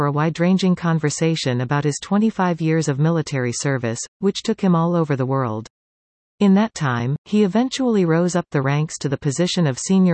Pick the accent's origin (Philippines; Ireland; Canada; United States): Canada; Yarmouth, Nova Scotia; born there; I was born in Yarmouth, Nova Scotia.